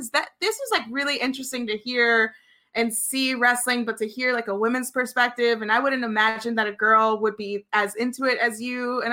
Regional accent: New York, United States; Like growing up in New York and growing up in the Attitude Era where they were always in Madison Square Garden

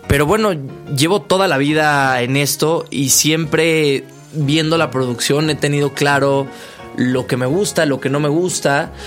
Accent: northern Mexico, Mexico; Yo soy uno de ellos, pero yo, a diferencia de ellos, yo no soy el clásico norteño, si así lo quieren ver.

